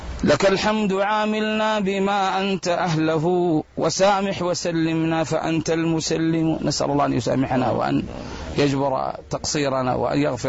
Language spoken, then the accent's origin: Arabic; Medina, Medina Province, Saudi Arabia; ذلك الشايب اللي في المسجد عندنا في المدينة المنورة